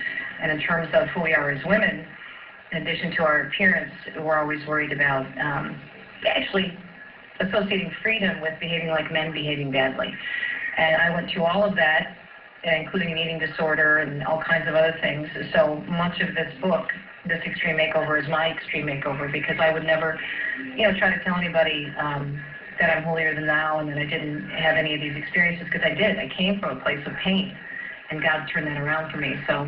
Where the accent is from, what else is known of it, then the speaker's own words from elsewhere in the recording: Jersey City, New Jersey, United States; born there; Well, my roots are here on the East Coast. I was born in Jersey City, so I have many family on the East Coast